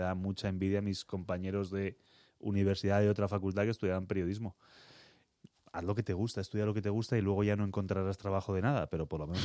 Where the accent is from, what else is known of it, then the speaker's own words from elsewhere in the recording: Madrid, Community of Madrid, Spain; Soy de Madrid de toda mi vida, sí. Lo que pasa es que mi padre era de Baños de la Encina, provincia de Jaén, y mi madre es, felizmente, de Jerez de la Frontera, provincia de Cádiz.